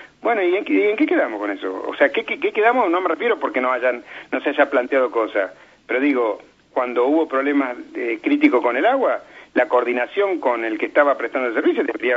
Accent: Fray Luis Beltrán, Santa Fe, Argentina; also born or lived in San Lorenzo; cuando yo nací en Beltrán prácticamente, porque nací en San Lorenzo, pero siempre viví acá. Nosotros, yo vivía en Sobrilía, en una cuadra más atrás

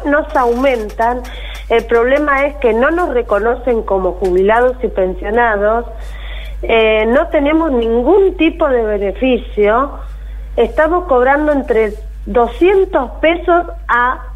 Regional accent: Argentina; Somos el grupo de los NN argentinos, no figuramos en ningún lado.

